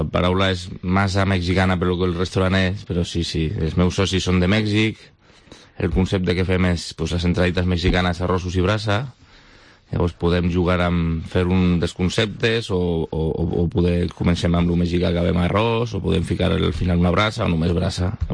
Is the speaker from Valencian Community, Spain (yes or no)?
yes; Castellón de la Plana, Valencian Community, Spain; also born or lived in Barcelona / Madrid; una pastisseria a Castelló, soc de Castelló